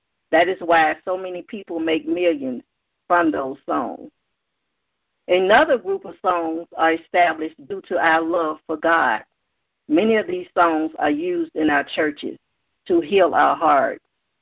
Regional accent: Louisiana, United States; While growing up in Louisiana, I would hear elderly people say that some of the most beautiful people had ugly ways.

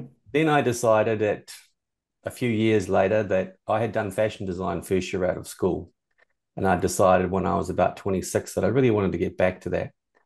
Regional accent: New Zealand; I'm a white guy. and clearly I'm not American, you know, so, you know, taking myself over there by myself was pretty daunting.

